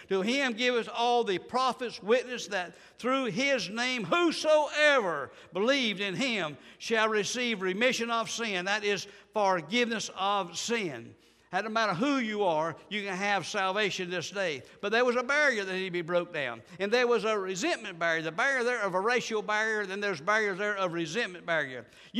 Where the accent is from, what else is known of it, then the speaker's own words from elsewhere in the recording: United States; born there; thank you, Lord, that I was born in the United States.